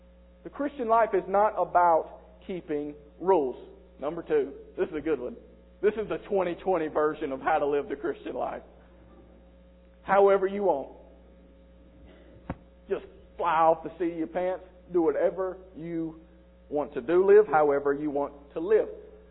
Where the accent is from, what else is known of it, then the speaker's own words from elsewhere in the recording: South Carolina, United States; Yeah, I know I'm from South Carolina, but I can use them.